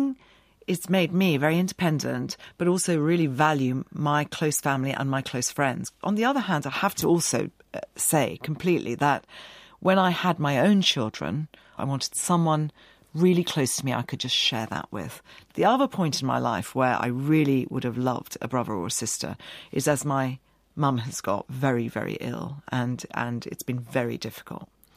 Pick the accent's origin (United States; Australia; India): India; now in United Kingdom; My early memories are of being in quite nice houses and seeing my grandparents a lot and running around this coffee estate, 13 dogs, you know.